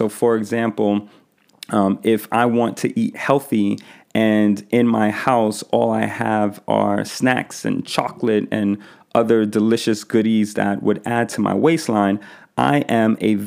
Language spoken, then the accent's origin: English; Bronx, New York, United States; So growing up in the Bronx, you know, I always heard the phrase